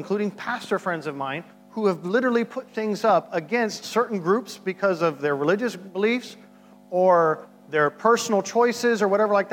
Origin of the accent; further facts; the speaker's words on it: United States; And as an American, you can understand why that can be difficult right now.